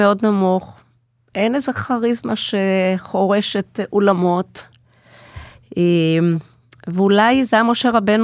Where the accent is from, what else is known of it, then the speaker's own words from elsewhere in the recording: Kiryat Gat, Southern District, Israel; now in Beit Shemesh, Israel; אז האמת היא שאני שמחה שגדלתי בקריית גת.